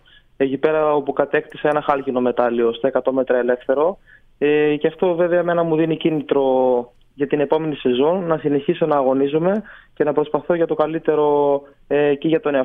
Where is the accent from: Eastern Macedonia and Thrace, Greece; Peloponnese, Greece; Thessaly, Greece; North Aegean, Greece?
Eastern Macedonia and Thrace, Greece; Alexandroupoli; βρίσκομαι και κατάγομαι από την Αλεξανδρούπολη, που είναι μια πάρα πολύ κλειστή κοινωνία